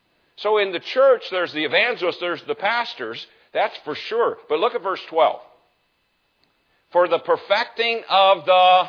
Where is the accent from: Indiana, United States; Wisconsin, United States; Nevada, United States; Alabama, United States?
Indiana, United States; Indianapolis; We had, when I grew up in the Indianapolis Speedway, you know, rev it up.